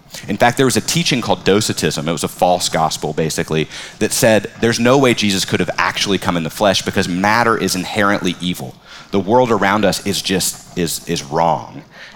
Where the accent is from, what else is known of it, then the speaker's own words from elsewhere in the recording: West Virginia, United States; I grew up in West Virginia, and there's a lot of conservative theological opinion there